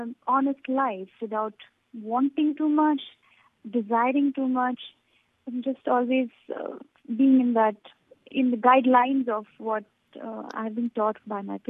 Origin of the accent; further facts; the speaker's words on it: India; I'm an Indian. I feel very honored that I have so much of variety with me all the time.